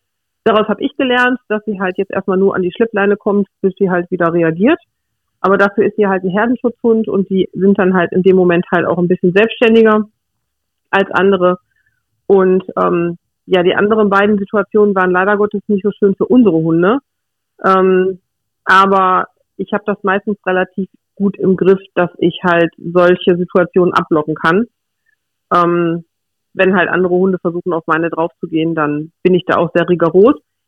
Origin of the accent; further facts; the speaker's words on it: North Rhine-Westphalia, Germany; wir kommen ja eigentlich aus dem Pott. Und hier ist es halt immer relativ voll und laut.